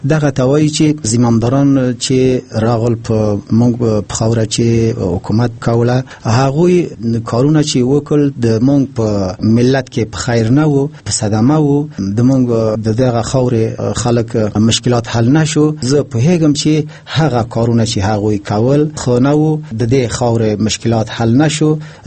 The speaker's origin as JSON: {"language": "Pashto", "country": "Afghanistan", "tie": "born or raised there", "said": "زه د افغانستان په خاورو کې زیږیدلی یم، په دغه خاورو کې ژوند مې تیر کړی ده"}